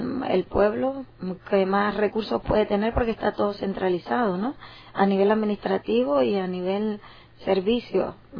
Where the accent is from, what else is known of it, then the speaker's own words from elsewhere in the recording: Canary Islands, Spain; de 2 millones y pico de personas que somos en Canarias